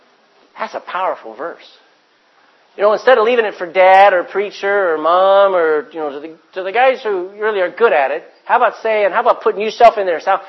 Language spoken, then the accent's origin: English; Texas, United States; I'm a Texan. I don't speak the King's English, but I learned it because God wrote it.